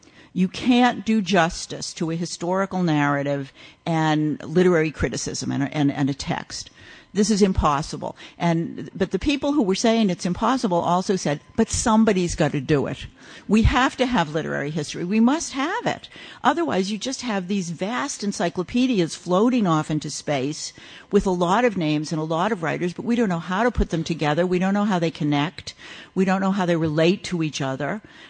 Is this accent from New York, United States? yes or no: no; Boston, Massachusetts, United States; And I'm a Bostonian by birth. I grew up in the absolute heartland of American literature and culture.